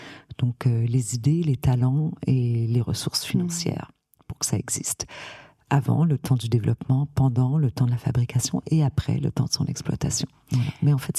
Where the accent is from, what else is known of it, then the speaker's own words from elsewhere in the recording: Montreal, Quebec, Canada; moved away as an adult; now in France; Je suis née et j'ai été élevée à Montréal et je suis arrivée en France, j'avais à peine 20 ans.